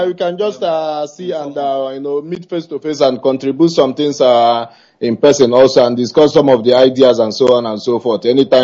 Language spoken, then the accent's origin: English; Nnewi, Anambra, Nigeria; I'm from Nnewi